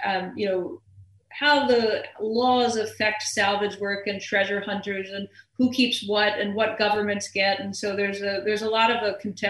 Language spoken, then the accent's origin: English; Maryland, United States; I'm from Maryland and, you know, we've got a little independent bookstore in the town where I went to high school, or you drive to the Western Shore